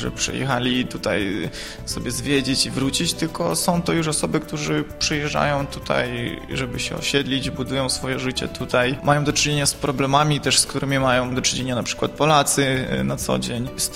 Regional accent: Kirovohrad Oblast, Ukraine; now in Opole, Poland; jestem z Ukrainy, z obwodu Kirowogrodzkiego, taki centrum Ukrainy. W Opolu pracuję na Uniwersytecie Opolskim.

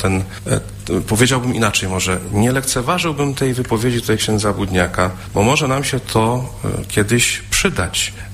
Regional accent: Opole Voivodeship, Poland; ja jestem z Oleskiego i pamiętam wielkie takie napięcie, gdyśmy zostali przyłączeni do częstochowskiego województwa.

